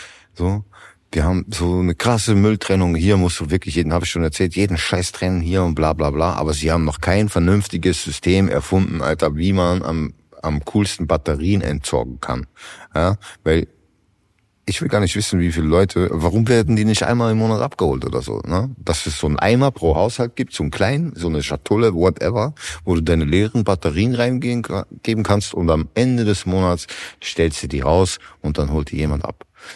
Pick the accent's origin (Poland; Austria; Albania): Austria; also born or lived in Netherlands